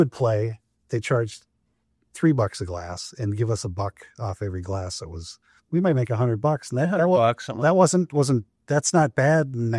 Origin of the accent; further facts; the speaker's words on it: Robbinsdale, Minnesota, United States; But well, and it goes back to growing up in Robbinsdale.